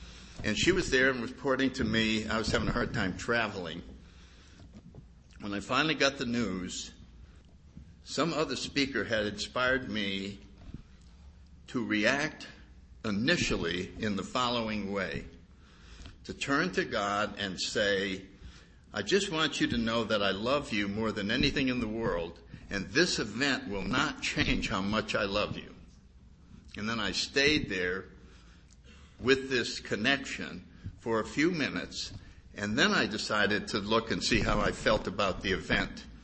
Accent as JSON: {"language": "English", "region": "New England", "country": "United States", "tie": "born or raised there", "said": "Anyway, I grew up in New England and born in 1931."}